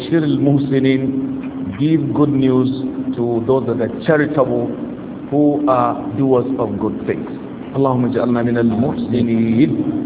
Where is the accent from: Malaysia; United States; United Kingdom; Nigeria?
Nigeria; Nigeria is Anglophone, Nigeria is my country. But I'm not English. I am more of Arabic than English.